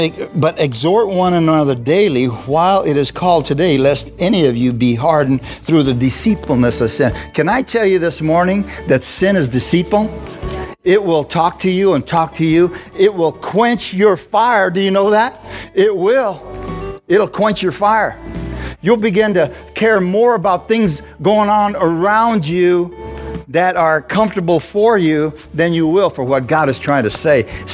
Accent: Bisbee, Arizona, United States; I'm a Mexican from Bisbee.

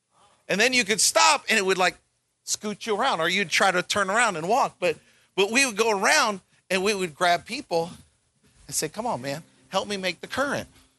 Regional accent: Tucson, Arizona, United States; I grew up in Tucson. I grew up in the desert.

